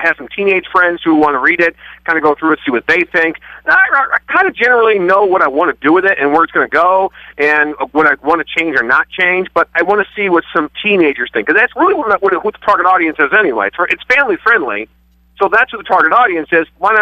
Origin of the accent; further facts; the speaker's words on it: Lima, Ohio, United States; Like I said, I'm from Lima, so this is like the closest Comic-Con to me.